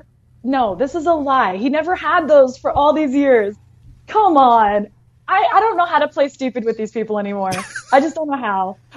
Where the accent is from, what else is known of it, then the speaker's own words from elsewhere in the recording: Canada; I am from Canada